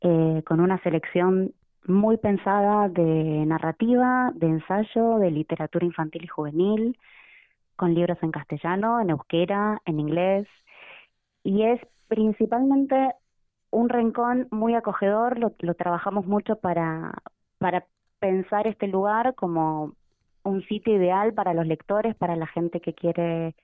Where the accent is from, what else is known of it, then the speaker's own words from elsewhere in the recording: Buenos Aires, Argentina; now in Spain; que soy argentina. Soy argentina, de Buenos Aires, y elegí, después de vivir en muchos lugares, en muchos países y en muchas ciudades, me enamoré de Euskadi y decidí quedarme acá